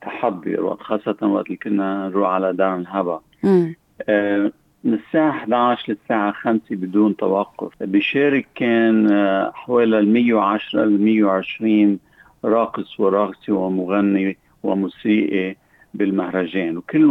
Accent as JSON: {"language": "Arabic", "town": "Beirut", "region": "Beirut Governorate", "country": "Lebanon", "tie": "born or raised there", "moved": "yes", "lives_now": "Australia", "said": "أنا كنت من يعني جاي من بيروت، أصلا من الشمال، ولكن جاي من بيروت على أستراليا. قبل ما جيت أنا ما كنت أعرف دبكي ولا حتى شايف دبكي، لأنه كنت ساكن ببيروت وجيت لهون."}